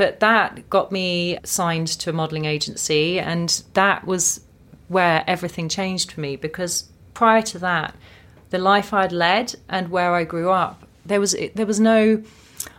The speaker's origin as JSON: {"language": "English", "town": "Watford", "region": "East of England", "country": "United Kingdom", "tie": "born or raised there", "said": "I'm a Watford girl. I need to embrace that."}